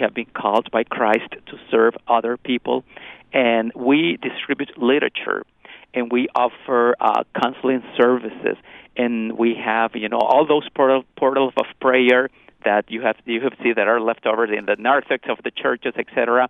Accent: Costa Rica; I wasn't born in this country. I came from Costa Rica.

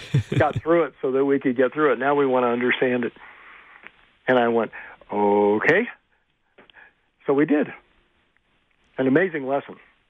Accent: Prescott, Arizona, United States; also born or lived in Mechanicsville, Maryland / St. Louis / San Diego / Seattle; My initial answer would be, Prescott, Arizona. Okay, and that would be a correct answer. But I could also answer Mechanicsville, Maryland, St. Louis, San Diego, Seattle, all my tours in the Navy.

